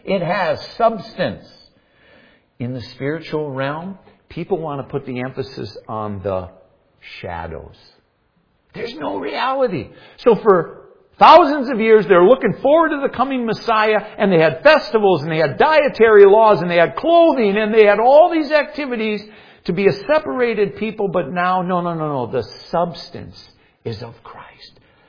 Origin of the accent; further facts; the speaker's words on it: Minnesota, United States; now in Alaska, United States; I orient myself as an American. I orient myself as a male. I orient myself as a Minnesotan or now an Alaskan.